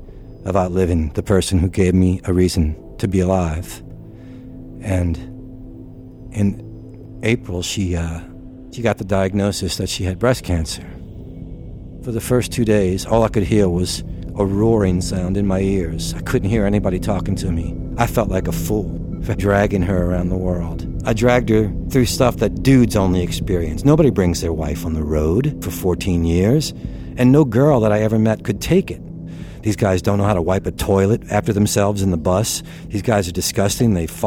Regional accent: New Orleans, Louisiana, United States; I'm from New Orleans, Louisiana.

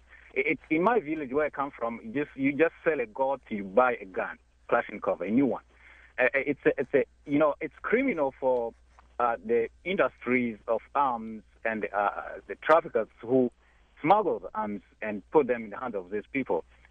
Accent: DR Congo; English is a second language; now in United States; let me say that I'm from Congo. It's Congo where all this is happening.

